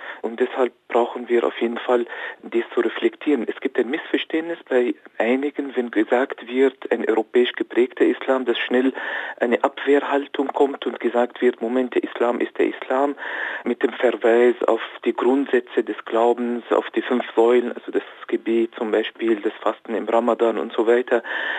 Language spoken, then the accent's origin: German; Austria; Ich komme selbst aus Österreich.